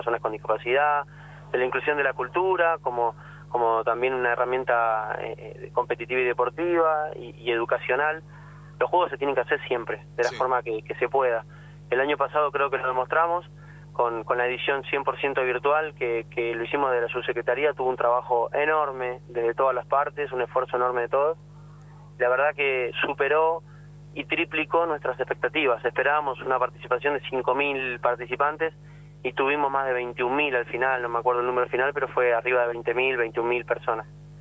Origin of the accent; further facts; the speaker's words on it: San Fernando, Buenos Aires Province, Argentina; born there; en el municipio de San Fernando, que es donde yo nací